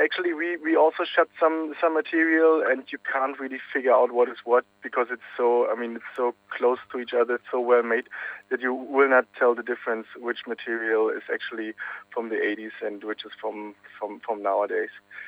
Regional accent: East Berlin, Berlin, Germany; English is a second language; I grew up in East Berlin

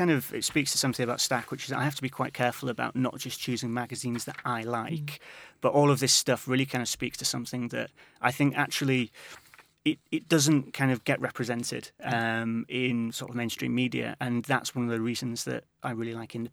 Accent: Yorkshire and the Humber, United Kingdom; but I'm from East Yorkshire, so I don't go over that side too often.

